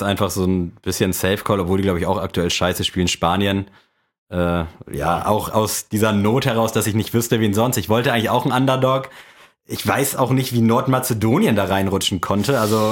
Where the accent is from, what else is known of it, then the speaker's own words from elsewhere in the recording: Germany; Eigentlich muss man als Deutscher das ja irgendwie hassen.